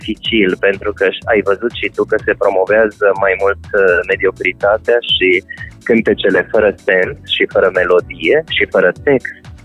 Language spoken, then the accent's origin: Romanian; Piatra Neamț, Neamț County, Romania; revăd copilăria mea la Piatra Neamț cu atâta dragoste